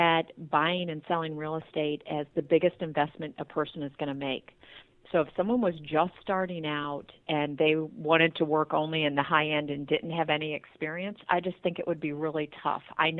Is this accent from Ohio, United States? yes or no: yes; Tiffin, Ohio, United States; now in Toledo, United States; So we're from Tiffin, Ohio originally, and I was pregnant with my daughter, and that brought us back to Toledo, Ohio, which was about 50 miles north of where we're from.